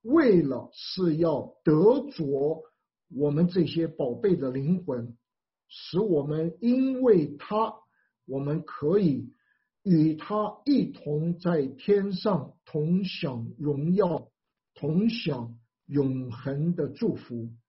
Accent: Taiwan; moved away as an adult; 那个时候我从台湾来

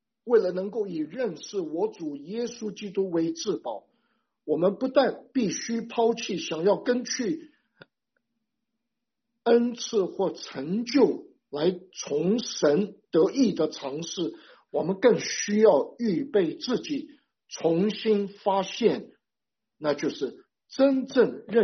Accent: Taiwan; 我是从台湾来的，我是从小就在基督教的环境长大的。

